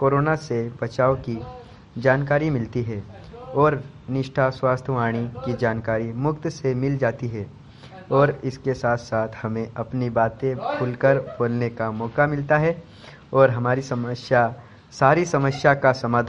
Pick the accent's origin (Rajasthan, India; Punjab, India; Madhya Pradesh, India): Madhya Pradesh, India; Borgaon Buzurg; मैं ग्राम बोरगांव बुजुर्ग से हूँ।